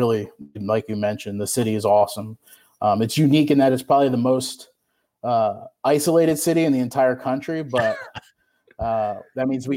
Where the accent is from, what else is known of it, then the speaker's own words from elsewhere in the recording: Toms River, New Jersey, United States; No, I was born and raised in Toms River, New Jersey, which is right there if you've seen the Jersey Shore, you're familiar with the show.